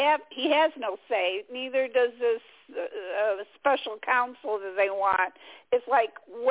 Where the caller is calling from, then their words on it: Michigan, United States; from Michigan.